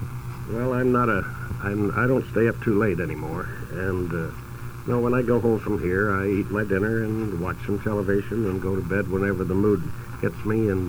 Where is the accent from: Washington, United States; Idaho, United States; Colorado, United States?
Washington, United States; Seattle; up in Washington, in my hometown of Seattle